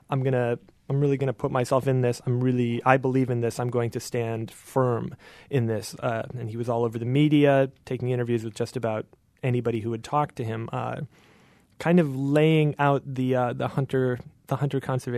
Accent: Wisconsin, United States; I'm from Wisconsin originally. I was raised around hunting, not in it.

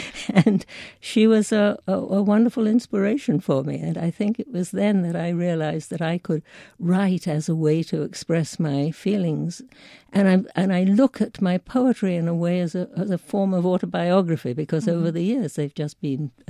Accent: London, United Kingdom; I particularly began writing again poems during when I was growing up in London during the Second World War.

